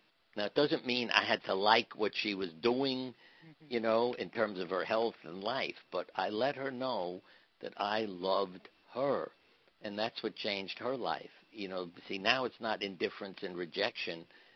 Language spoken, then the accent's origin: English; New York, United States; I have a friend, a mafia friend that I grew up with in New York, Carmine.